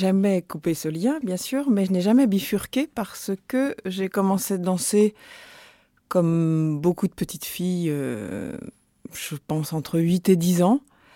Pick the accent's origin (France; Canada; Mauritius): France; Châteauroux, Centre-Val de Loire; born there; Je suis née à Châteauroux, oui.